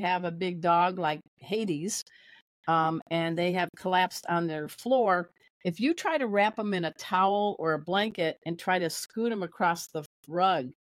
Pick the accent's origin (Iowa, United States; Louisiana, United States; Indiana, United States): Indiana, United States; Crown Point; now in Dallas, United States; I'm in Dallas. I'm not from Dallas. I'm a fugitive. I grew up in Chicago, just like near JD and near Chicago, Crown Point, Indiana.